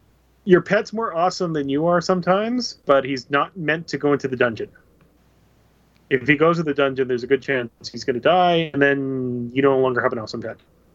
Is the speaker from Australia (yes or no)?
no; Canada; I'm Canadian